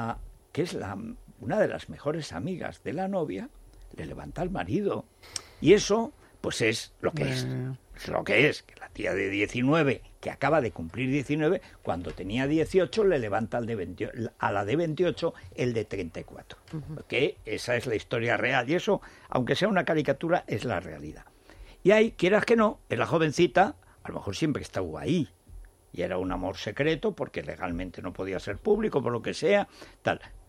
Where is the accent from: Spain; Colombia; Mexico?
Spain; Aragon; Hay una cosa que hacen en mi pueblo, el otro día, que hacen en general en Teruel